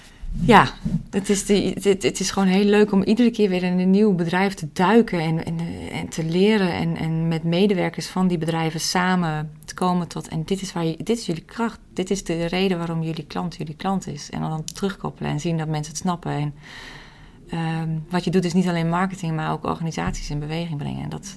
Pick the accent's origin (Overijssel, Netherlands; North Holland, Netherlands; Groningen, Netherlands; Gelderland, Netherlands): Gelderland, Netherlands; Ik kom uit de Achterhoek en ik heb echt wel een hart voor de Achterhoek en het Oosten.